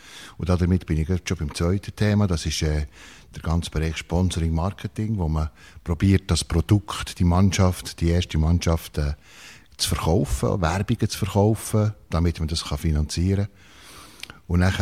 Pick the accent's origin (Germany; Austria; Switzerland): Switzerland; Merzligen, Bern; Ich bin nicht ein Emmentaler übrigens. Ich bin im Seeland aufgewachsen. So in einem Bauerndörfli zwischen Biel und Arberg, in Märzligen.